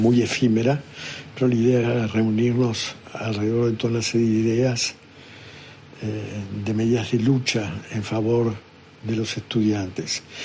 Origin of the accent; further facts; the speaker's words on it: Córdoba, Argentina; moved away; soy cordobés y hace a fines de este año, 2025, ahora 50 años que no vivo más en Córdoba. Vivo desde 1976 en el extranjero.